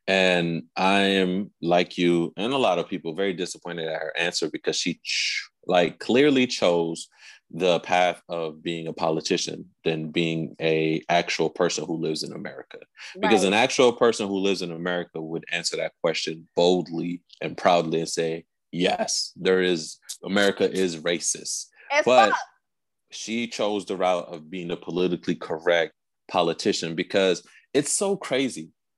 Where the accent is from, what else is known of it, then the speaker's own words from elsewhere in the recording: United States; also born or lived in another country; I will say I was born in a different country, but I was raised here in the States.